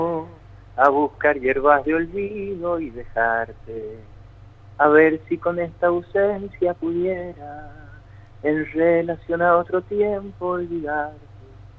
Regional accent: Mendoza, Argentina; implica cruzar los Andes otra vez, pero esta vez desde Chile a mi Valle de Uco, a mi pueblo

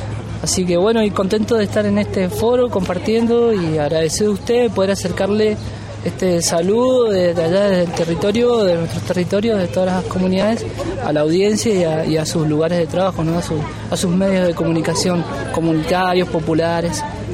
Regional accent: Malargüe, Mendoza, Argentina; Nosotros nos decimos Malalhueche, que somos la gente del Malalhue, la nueva gente del Malalhue

